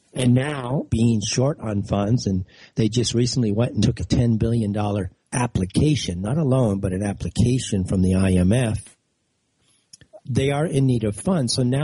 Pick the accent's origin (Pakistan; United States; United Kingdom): Pakistan; Look, I'm not British. I hold a British passport.